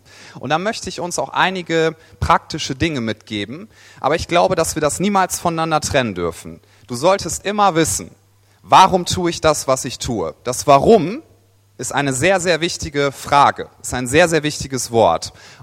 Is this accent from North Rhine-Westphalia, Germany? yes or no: yes; Wuppertal, North Rhine-Westphalia, Germany; Dann, ich komme ja aus Wuppertal.